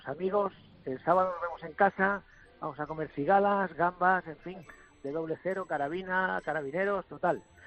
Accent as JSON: {"language": "Spanish", "town": "Ledaña", "region": "Castilla-La Mancha", "country": "Spain", "said": "De Ledaña, un pueblecito muy pequeño."}